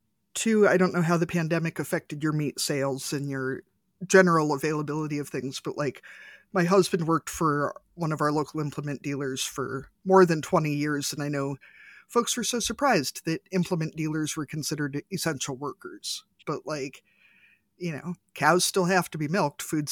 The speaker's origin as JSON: {"language": "English", "region": "Iowa", "country": "United States", "said": "I mean, I'm from Iowa. Like, we have to make fun of Kansas."}